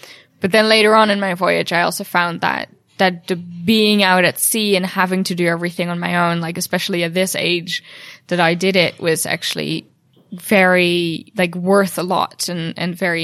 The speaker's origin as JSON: {"language": "English", "country": "New Zealand", "tie": "born there", "said": "So I was born in New Zealand and grew up sailing with them and being on boats."}